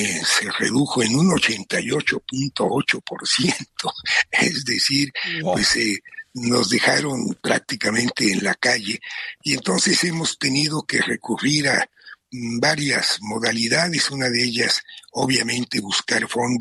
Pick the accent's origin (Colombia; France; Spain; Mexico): Mexico; Soy el séptimo mexicano que obtiene este galardón